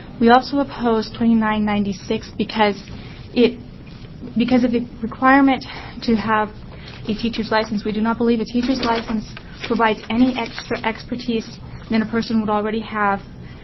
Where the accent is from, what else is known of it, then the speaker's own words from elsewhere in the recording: Salem, Oregon, United States; For the record … I'm from Salem.